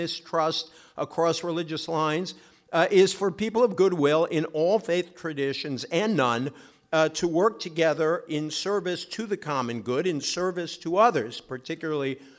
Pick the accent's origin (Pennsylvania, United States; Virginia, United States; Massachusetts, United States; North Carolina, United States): Massachusetts, United States; And I was told that one of the reasons that I was chosen is because I grew up in Massachusetts.